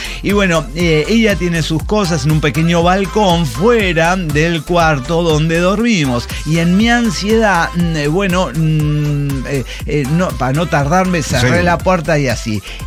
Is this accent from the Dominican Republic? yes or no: no; Mexico; como buena mexicana